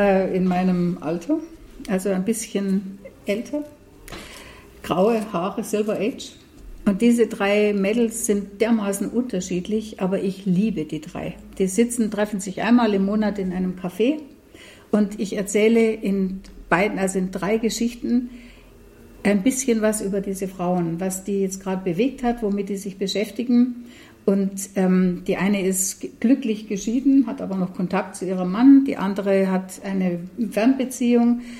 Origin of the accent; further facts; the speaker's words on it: Dürrmenz, Baden-Württemberg, Germany; Aber man hat in diese Gartenschau dieses Dürmenz mit eingebaut, wo ich aufgewachsen bin.